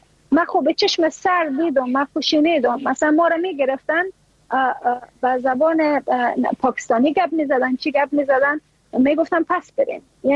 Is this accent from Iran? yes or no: no; Afghanistan; ما اگر از افغانستان بر آمدیم